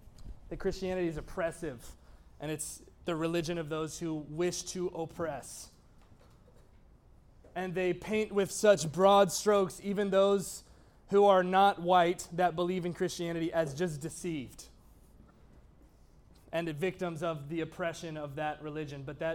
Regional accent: Dahlonega, Georgia, United States; Okay, I'm from Dahlonega. Do you know Dahlonega? Tiny mountain town in the north, okay, in the north of Georgia, and population like 5,000, right? Small.

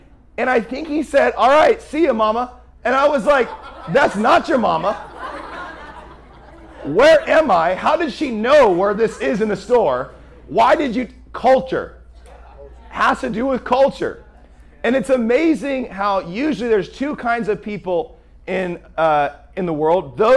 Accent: Pacific Northwest, United States; He's from Oklahoma. I'm from the Pacific Northwest. So That's my background.

